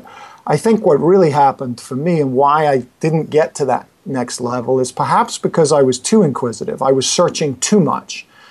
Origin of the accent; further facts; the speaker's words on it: Kenya; also born or lived in England / Middle East; I was born in England, and my parents kind of went to Africa when I was about 6-7 months old, and I grew up in Kenya